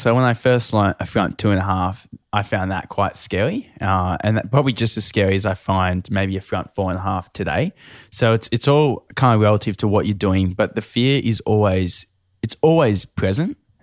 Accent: Newcastle, North East England, United Kingdom; So I grew up in Newcastle

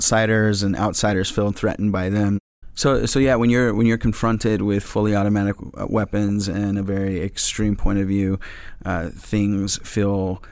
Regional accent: New York, United States; They know we're from New York.

